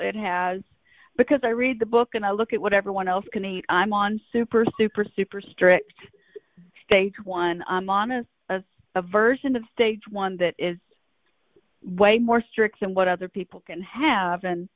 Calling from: Birmingham, Alabama, United States; in Birmingham.

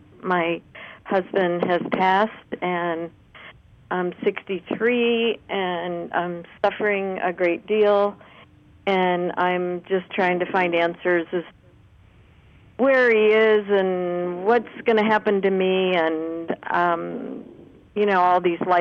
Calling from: Mariposa, California, United States; Mariposa, California.

